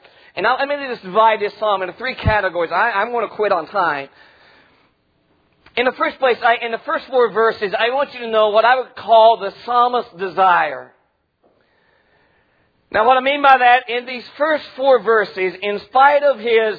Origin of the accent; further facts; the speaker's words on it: West Virginia, United States; I'm from West Virginia, Mommy and Daddy.